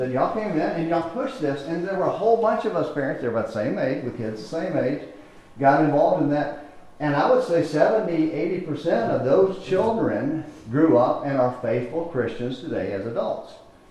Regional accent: Lindale, United States; one that just happened to have a conversation about my hometown, which is where he lives and preaches now, at the congregation where I grew up.

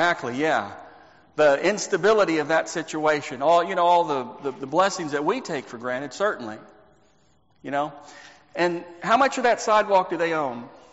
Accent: Texas, United States; Now, I remember growing up in Texas that I was a young person, but I remember seeing this, that in the early 80s, it was a hard time economically

